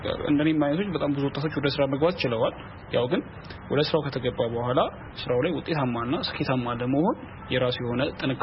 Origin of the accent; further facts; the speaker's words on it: Dire Dawa, Ethiopia; እኔ ተወልጄ ያደኩት እዚሁ በድሬዳዋ ከተማ ሲሆን ያው ትምህርቴንም ከአንደኛ ደረጃ እስከ ሁለተኛ ደረጃ ድረስ በድሬዳዋ ከተማ ነው ተናቀቁት።